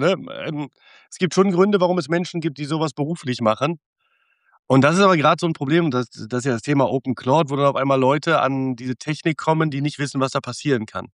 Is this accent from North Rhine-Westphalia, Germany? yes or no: yes; Cologne, North Rhine-Westphalia, Germany; da bin ich ja Rheinländer und Kölner und FC-Fan.